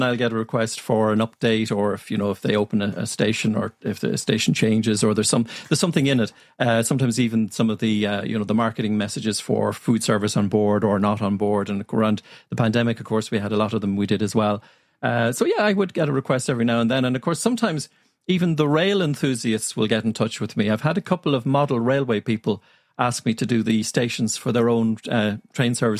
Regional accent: Ireland; accent: Irish; I'm apparently described as Irish male neutral.

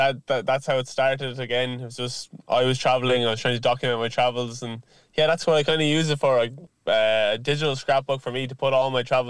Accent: Wexford, Leinster, Ireland; also born or lived in Kildare; I was living in landlocked Kildare for quite a period of time, 2 years, and I'm from Wexford originally. So it was kind of only after I returned to Wexford after those couple of years

